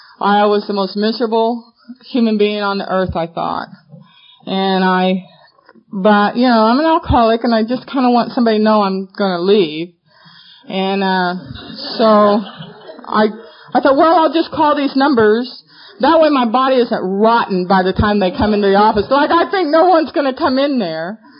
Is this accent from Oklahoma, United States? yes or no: yes; Tulsa, Oklahoma, United States; And I said, I believe in God. I was raised in Tulsa.